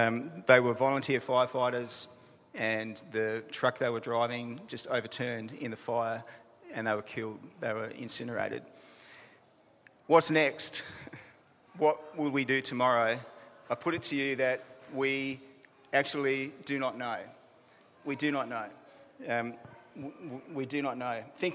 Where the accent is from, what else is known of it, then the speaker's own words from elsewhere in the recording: Adelaide, South Australia, Australia; when I was a boy growing up in Adelaide